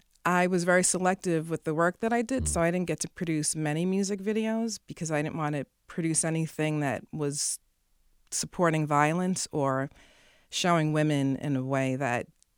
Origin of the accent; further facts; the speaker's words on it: Staten Island, New York, United States; I was born black, and I grew up on Staten Island, survived a lot of racial, was in the middle of a lot of racial tension.